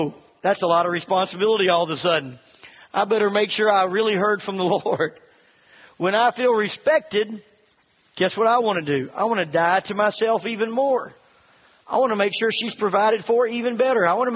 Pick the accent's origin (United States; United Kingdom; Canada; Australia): United States; Tennessee; also born or lived in California; We're from Tennessee. We thought we were going to go to foreign missions. We thought when we stayed in California that that was our foreign mission field.